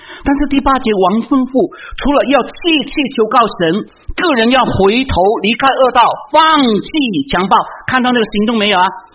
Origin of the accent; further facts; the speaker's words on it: China; 就像我们中国人最能够体会的，对吗？